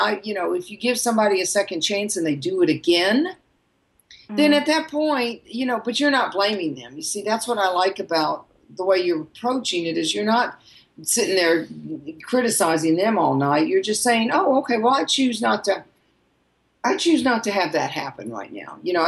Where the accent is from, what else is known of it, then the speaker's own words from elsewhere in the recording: the South, United States; I don't know about you, Sandy, but I was from the South